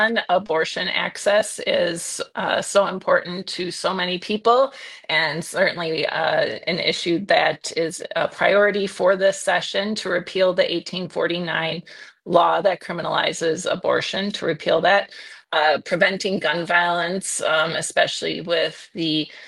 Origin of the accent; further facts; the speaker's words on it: Green Bay, Wisconsin, United States; born there; I was born in Green Bay, so I am a true Packer fan.